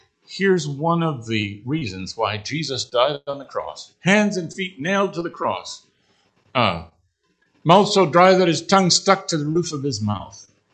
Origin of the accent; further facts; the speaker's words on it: Canada; a brother was visiting us in Canada. I'm a Canadian.